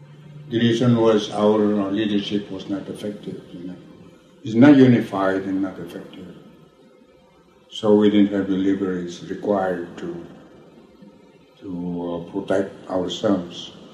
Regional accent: Philippines; I'm a Filipino, he's Filipino, and Caesar's a Mexican and I'm not.

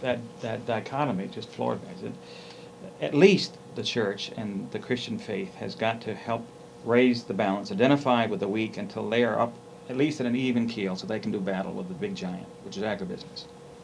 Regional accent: New England, United States; I was born and raised in New England, son of a minister, grandson of a minister

